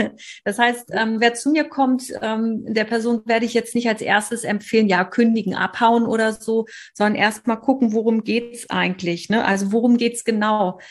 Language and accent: German; Hamburg, Germany; ich komme aus Hamburg